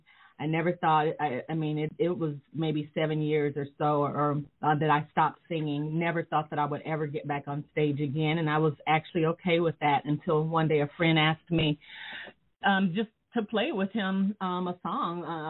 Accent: Kansas City, Kansas, United States; born there; I was born in Kansas City, Kansas, and grew up in a musical family.

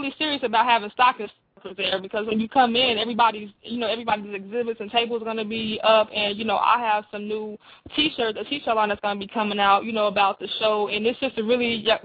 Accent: Colorado, United States; also born or lived in Arkansas / New Jersey; I grew up in Colorado. You understand? But I was born in, you know, Arkansas.

